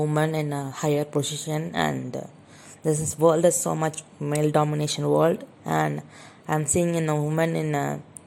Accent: India; English is a second language; now in London, United Kingdom; I'm from India, and I moved to London

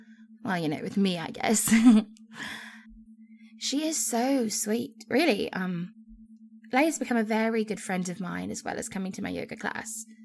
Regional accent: Cambridge, East of England, United Kingdom; Funny accent, right? Yeah, I know. I'm from Cambridge, England. Kind of posh, right?

